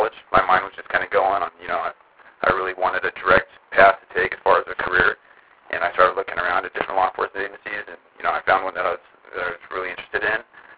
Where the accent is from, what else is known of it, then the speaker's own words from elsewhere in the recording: Riverside, California, United States; Riverside, California.